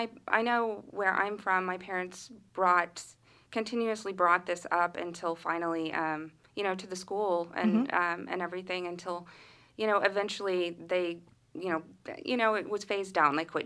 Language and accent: English; Seminole, Oklahoma, United States; Growing up in Seminole, you know, there is a big Native American population.